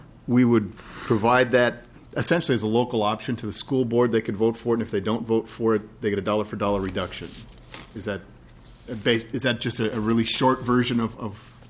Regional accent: Stacy, Minnesota, United States; That's my home school district. Mm-hmm. I grew up in Stacy, just south of there.

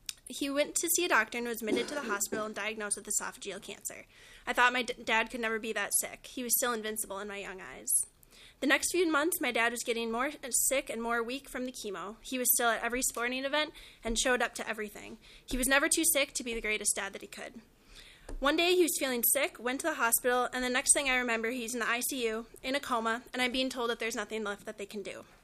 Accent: Andover, Minnesota, United States; I am from Andover, Minnesota. I am a senior at the University of Minnesota

